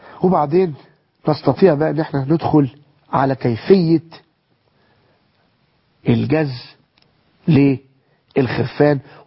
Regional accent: Egypt; معز الانجورا ده يمكن مش موجود عندنا في مصر

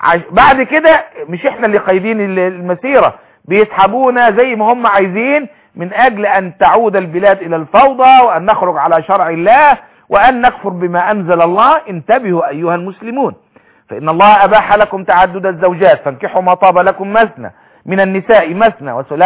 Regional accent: Egypt

